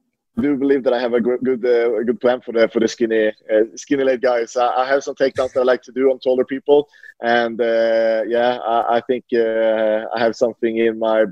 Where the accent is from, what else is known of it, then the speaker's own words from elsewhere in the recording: Sweden; moved away as an adult; also born or lived in Norway; I rep both Norway and Sweden. And, you know, I grew up in Sweden. I lived here until I was 20 years old. Then I moved to Norway. So I lived for 12 years in Norway and 20 years in Sweden.